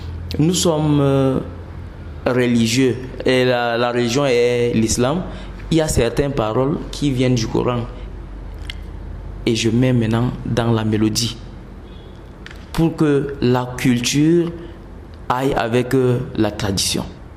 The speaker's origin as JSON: {"language": "French", "town": "Mora", "region": "Far North", "country": "Cameroon", "tie": "born or raised there", "said": "Mora qui est ma ville natale."}